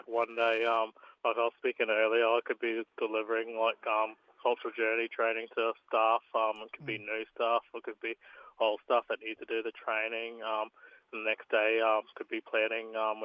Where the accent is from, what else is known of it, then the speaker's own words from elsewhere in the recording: Rockhampton, Queensland, Australia; born there; now in Gympie, Australia; I was born in Rockhampton, so I'm a Durrumbull man, but I'm living on mum's country now, so Gubbi Gubbi country in Gympie, so yeah.